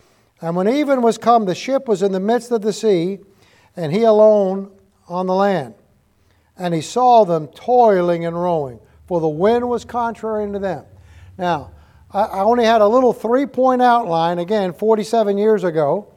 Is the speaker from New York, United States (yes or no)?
yes; Manhattan, New York, United States; I grew up here in Manhattan. I'm one of you people over here.